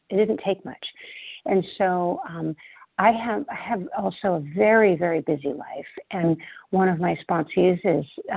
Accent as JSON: {"language": "English", "town": "Everett", "region": "Washington", "country": "United States", "said": "I'm from Everett, Washington, recovered compulsive overeater."}